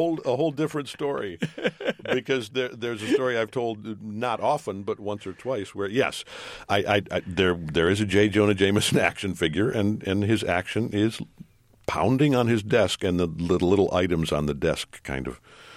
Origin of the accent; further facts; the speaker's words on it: Detroit, Michigan, United States; I got to play the manager of my hometown Detroit Tigers.